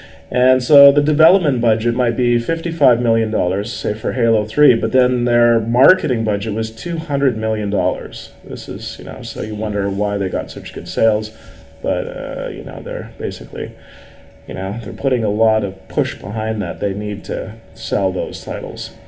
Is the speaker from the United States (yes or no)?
no; Vancouver, British Columbia, Canada; I'm from Vancouver, Canada, so it took me a while to get here.